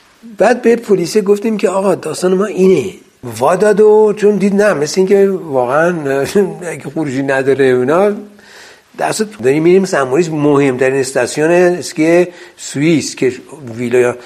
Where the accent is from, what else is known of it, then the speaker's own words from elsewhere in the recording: Iran; now in Switzerland; من از ایران میام